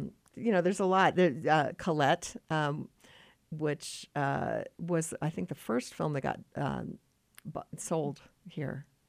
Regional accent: Oakland, California, United States; You know, I'm from Oakland, California, so there are two films from Oakland that I was so proud to see represented

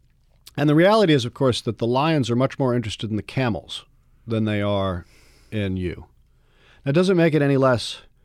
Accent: New York City, New York, United States; You know, I'm from New York City, as you know, mm-hmm. originally.

